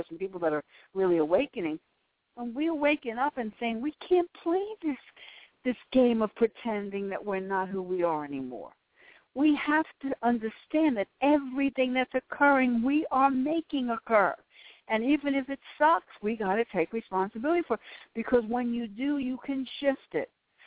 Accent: Bronx, New York, United States; where are you from in New York? And I said, the Bronx.

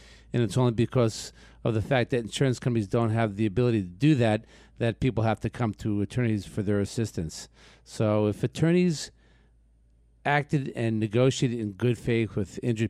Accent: Port Washington, New York, United States; Yeah, born and raised in Port Washington.

